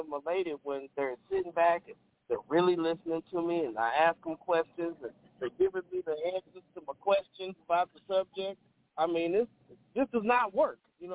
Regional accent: San Diego, California, United States; He's big in my hometown of San Diego

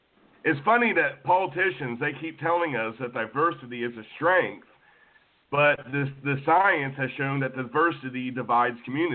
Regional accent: Kansas City, United States; I'm from Kansas City.

